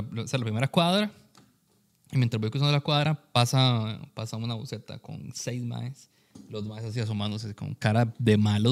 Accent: San Carlos, Alajuela, Costa Rica; now in San José, Costa Rica; ya tengo como 14 años de vivir aquí en San José, pero ya eso era todavía reciente cuando me he venido para San José. Pero yo soy de San Carlos, mae.

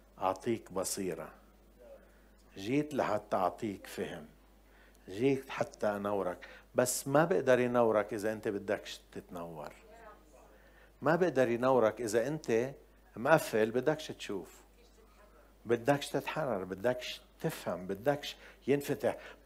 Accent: Jordan; بتعرف احنا من الأردن وعنا ملك حكيم وملك منيح

